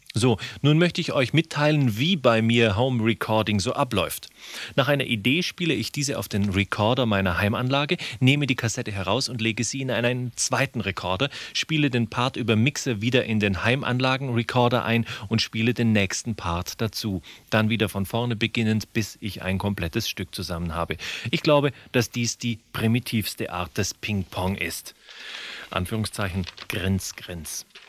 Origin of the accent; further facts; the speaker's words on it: Berlin, Germany; born there; Geboren in Berlin anno Domini 1960.